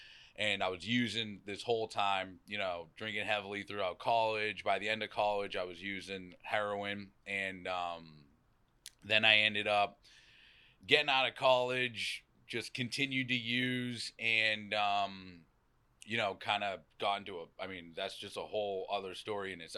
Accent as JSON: {"language": "English", "region": "Massachusetts", "country": "United States", "accent": "Boston", "said": "grab a reading and turn on my Boston accent, you know what I mean?"}